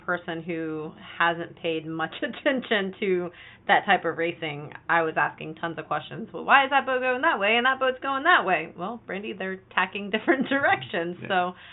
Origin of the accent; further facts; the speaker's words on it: Florida, United States; Now, okay, yes, we come from Florida. We're used to it.